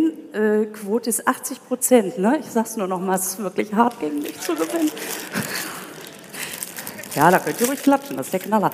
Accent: Münster, North Rhine-Westphalia, Germany; Ich komme aus Münster.

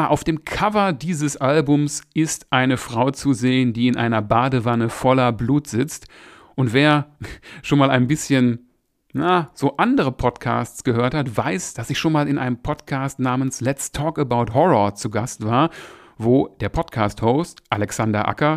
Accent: Essen, North Rhine-Westphalia, Germany; in der Zeche Karl in Essen gesehen habe, obwohl das ja so meine Heimatstadt ist

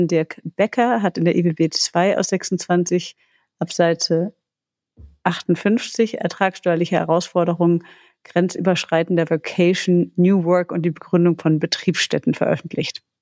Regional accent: Rhineland, Germany; Ich mache mir wahrscheinlich gleich unbeliebt, wenn ich es sage, auch als Rheinländer.

